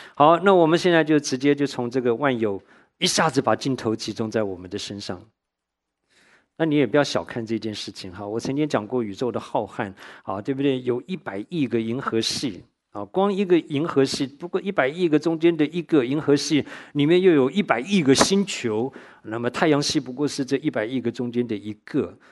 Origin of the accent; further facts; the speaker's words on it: Tainan, Taiwan; 我到高中的时候都还碰到同学，他这一辈子没有离开过我的家乡台南的